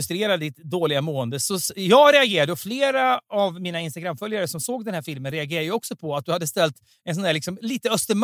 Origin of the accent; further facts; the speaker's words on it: Otterbäcken, Västra Götaland County, Sweden; i min barndom i liksom i Juniskär, i liksom Otterbäcken